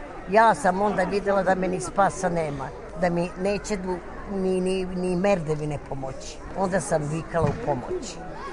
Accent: Obrenovac, Belgrade, Serbia; Ja sam iz Obrenovca. Tamo je bilo strava i užas u Obrenovcu.

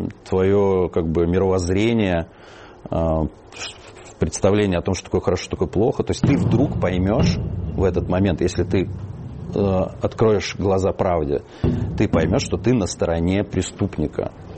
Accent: Russia; Мы реально не они. Мы другие русские.

